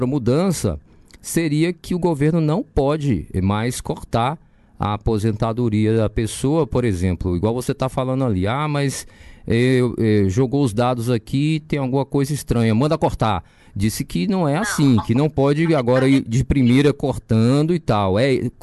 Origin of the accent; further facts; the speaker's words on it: Brazil; Ô Cintia, eu fico também, agora só um comentário aqui para você, como brasileiro e você também cidadã, né?